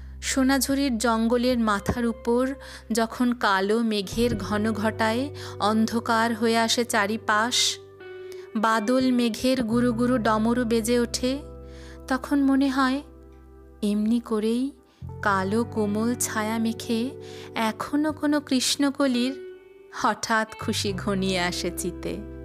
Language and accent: Bangla; Singur, West Bengal, India; মফস্বলের মেয়ে, বাড়ি আমার সিঙ্গুর।